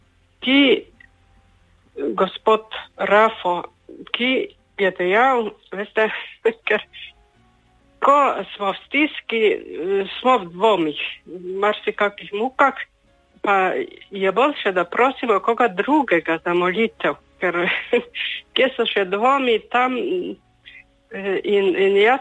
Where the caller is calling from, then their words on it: Maribor, Drava, Slovenia; iz Maribora.